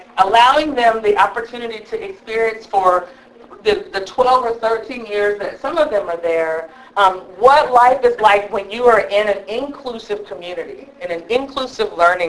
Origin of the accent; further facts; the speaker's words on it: Gilmer, Texas, United States; But the thing that I love is that I am from Gilmer, and I've never done it without finding somebody in the crowd who also has a Gilmer connection.